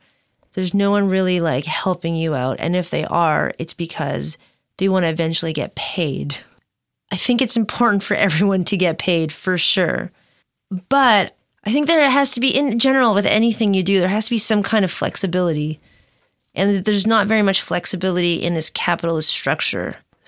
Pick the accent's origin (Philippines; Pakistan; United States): Philippines; I'm Filipino.